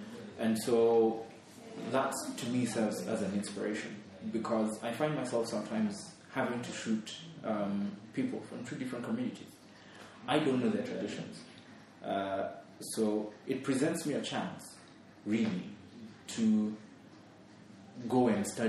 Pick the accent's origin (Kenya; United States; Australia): Kenya; Kikuyu, Central Kenya; I am from Kikuyu, and I have Maasai ancestry on both ends of my family